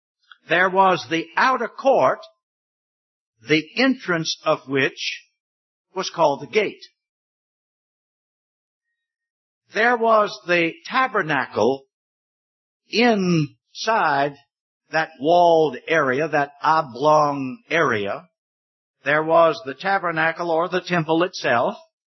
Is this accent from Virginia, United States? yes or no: yes; Richmond, Virginia, United States; I'm from Richmond.